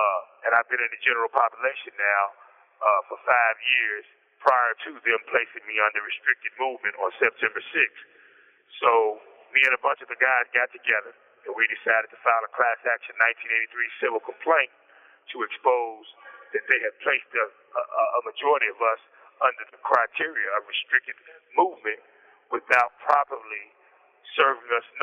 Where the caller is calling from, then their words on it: Indiana, United States; I am calling from the Indiana Department of Corrections at the Wabash Valley Correctional Facility.